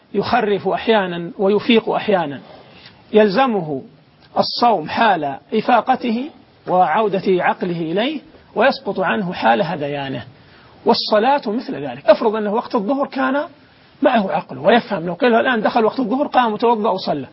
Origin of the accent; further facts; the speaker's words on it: Saudi Arabia; يا أخي عندنا في السعودية أكثر من 1,300,000 عانس